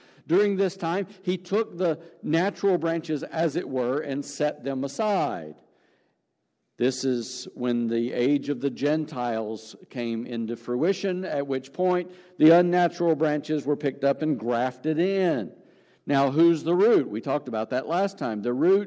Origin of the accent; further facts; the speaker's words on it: West Virginia, United States; Granted, I'm from West Virginia, and my family tree tends to go more straight up than most people's